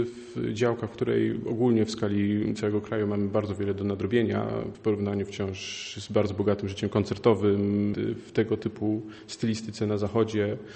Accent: Poznań, Greater Poland Voivodeship, Poland; Poznań to moje rodzinne miasto

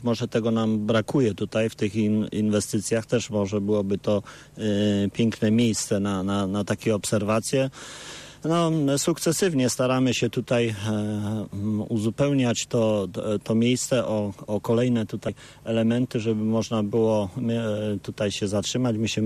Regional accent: Chrzypsko Małe, Greater Poland Voivodeship, Poland; ja się urodziłem w Chrzybsku Małym i niedaleko emigrowałem 2 kilometry do Chrzybska Wielkiego, tam mieszkam obecnie.

